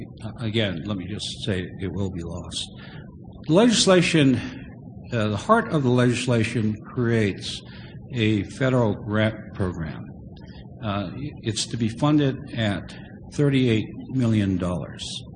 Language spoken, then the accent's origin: English; Jerome, Arkansas, United States; born there; I was born in Jerome, Arkansas. I'm a camp baby, and I have absolutely no memory of camp.